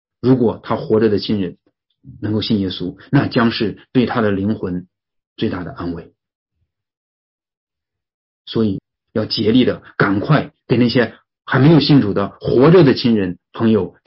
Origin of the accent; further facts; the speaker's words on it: China; 我们中国人不太愿意太早的立遗嘱